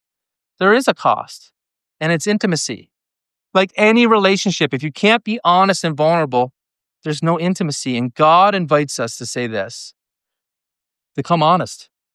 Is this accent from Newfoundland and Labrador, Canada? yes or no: yes; Newfoundland and Labrador, Canada; And I'm a Newfoundlander. That's why I'm in Ontario.